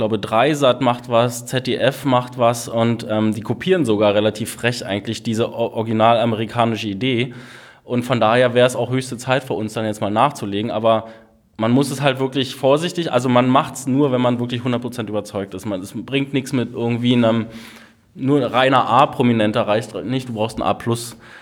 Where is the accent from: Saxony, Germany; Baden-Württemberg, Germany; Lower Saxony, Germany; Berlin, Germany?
Berlin, Germany; Ich bin Berliner und ich liebe meine Stadt